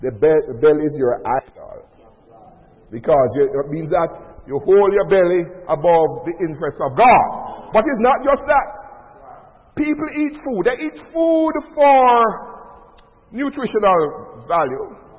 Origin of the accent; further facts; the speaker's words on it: Jamaica; And they say, and I always say, I'm from Jamaica.